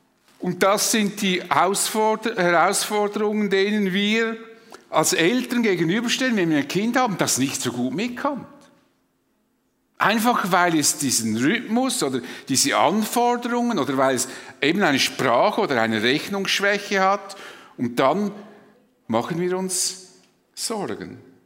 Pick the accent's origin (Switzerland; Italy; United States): Switzerland; Das ist vielleicht für uns als Schweizer wie eine Selbstverständlichkeit.